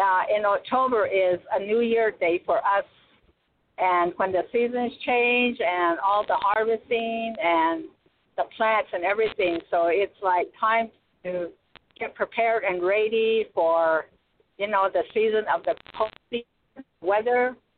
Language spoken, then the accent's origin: English; New Mexico, United States; Yes, I am from New Mexico. I'm actually originally from nearby Chaco Canyon monument that everybody knows about.